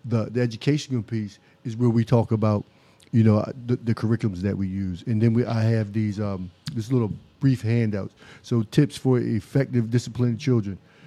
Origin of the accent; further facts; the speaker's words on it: Seaford, Delaware, United States; I'm a Sussex County boy, right? So I was born and raised in Seaford. I'm born in Nanticoke, you know, and I left and went to school and came back. But other than that, I live in Millsboro now.